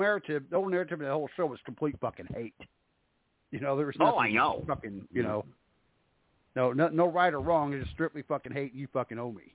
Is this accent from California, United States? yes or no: no; St. Louis, Missouri, United States; Like I said, I grew up around St. Louis. I've seen it.